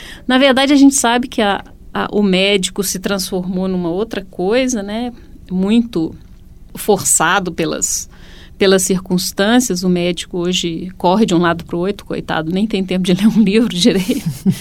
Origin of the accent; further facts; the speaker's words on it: Dores do Indaiá, Minas Gerais, Brazil; Não, eu não sou da Bahia, sou de Minas, mas também nasci numa cidade não tão pequena, mas pequena, que chama Dores do Indaiá. E eu morei lá até os 14 anos.